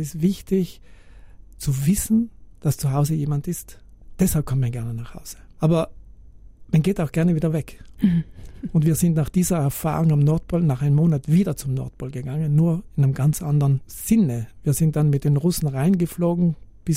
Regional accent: Trentino-Alto Adige, Italy; Und wir dieser Krankheit sicher nicht ausstellen können, auch nicht als Südtiroler, und mit dieser Krankheit lernen müssen zu leben.

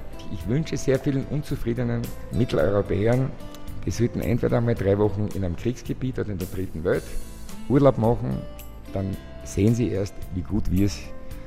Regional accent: Diani Beach, Kwale County, Kenya; nachdem also meine Heimat da, Diani Beach in der Nähe des Äquator liegt, hat der Tag dort nur 12 Stunden.

